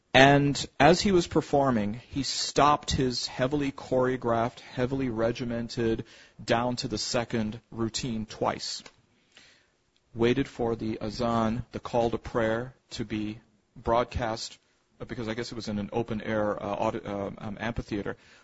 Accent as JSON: {"language": "English", "town": "Lapeer", "region": "Michigan", "country": "United States", "tie": "born or raised there", "said": "And this is part of the experience of growing up in Lapeer, Michigan for a better part of my life."}